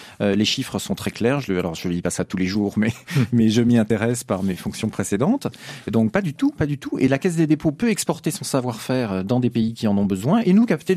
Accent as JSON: {"language": "French", "country": "Senegal", "lives_now": "France", "said": "Par exemple, je viens du Sénégal."}